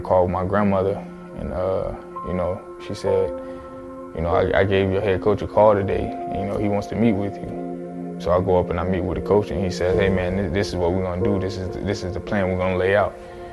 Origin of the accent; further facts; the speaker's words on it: Palmetto, Florida, United States; she was in my hometown of Palmetto where my family was, and she drove up from Palmetto to Tampa, picked me up.